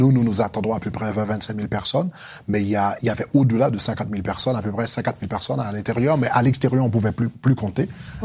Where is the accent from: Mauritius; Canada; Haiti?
Haiti; Donc, je suis né en Haïti